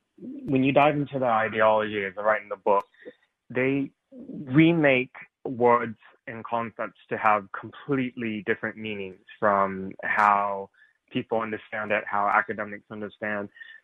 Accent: Portland, Oregon, United States; Portland was particularly brutal. That's my hometown.

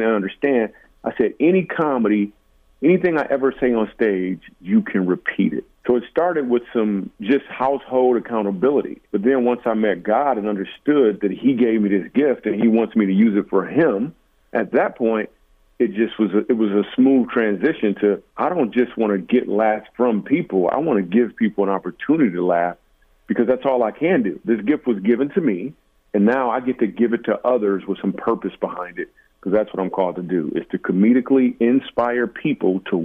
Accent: Grand Rapids, Michigan, United States; I grew up in Grand Rapids, Michigan.

